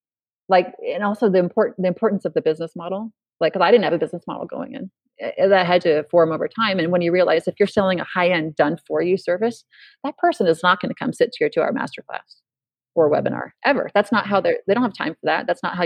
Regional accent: California, United States; now in Idaho, United States; Yeah, because I'm from California. I brought it with me.

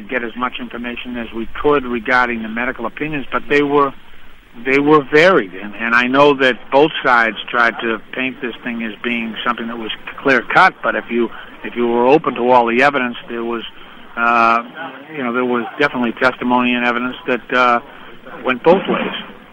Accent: Ireland; Look, I'm Irish. We've never looked kindly on starvation.

